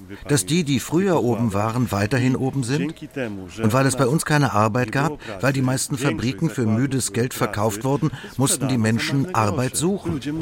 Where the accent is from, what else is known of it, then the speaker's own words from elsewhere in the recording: Poland; Warum haben sie uns in die EU gezogen? Stellen Sie sich die Frage als Pole. Um uns zu helfen? Uns hat niemand niemals geholfen.